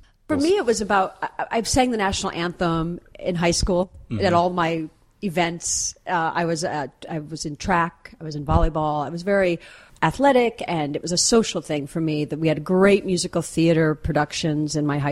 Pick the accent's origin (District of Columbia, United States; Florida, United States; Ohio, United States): Ohio, United States; Sandusky; I grew up in Ohio.